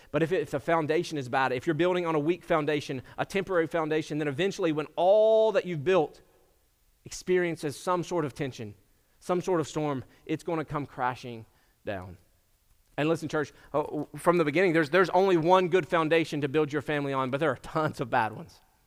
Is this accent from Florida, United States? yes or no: no; Kentucky, United States; accent: Kentucky; If you didn't know it, I'm from Kentucky originally. That's where I grew up. Maybe you can hear it. A little bit of my accent has kind of become more Virginian in the last few years